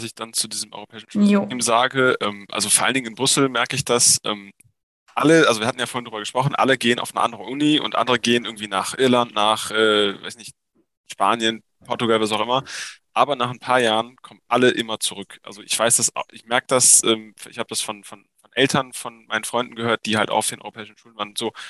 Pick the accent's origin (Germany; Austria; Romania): Germany; Also es ist schon so, dass ich mich als Deutscher sehe, nicht als Belgier.